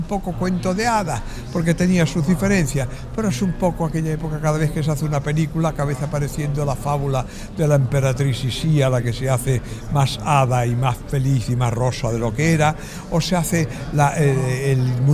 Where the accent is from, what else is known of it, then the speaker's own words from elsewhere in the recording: Spain; Y como europeo, precisamente he sido testigo en mi cultura de todo lo que debemos a otras culturas. Yo soy español